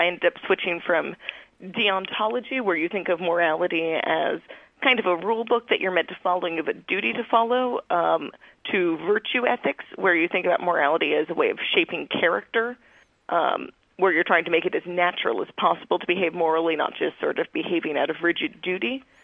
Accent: New York, United States; No, I grew up on Long Island in New York, where almost everyone I knew was secular Jews.

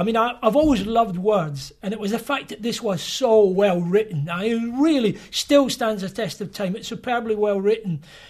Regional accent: Scotland, United Kingdom; Yes, indeed I did. My background is in the Salvation Army.

